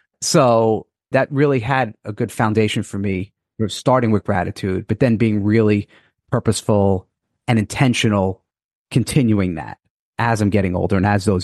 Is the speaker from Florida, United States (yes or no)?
no; New York, United States; I'm a New Yorker originally.